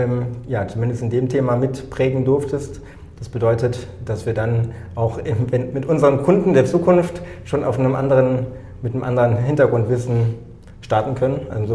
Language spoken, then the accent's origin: German; North Rhine-Westphalia, Germany; now in Berlin, Germany; für mich als fast gebürtigen Kölner, ich bin aus dem Kölner Umland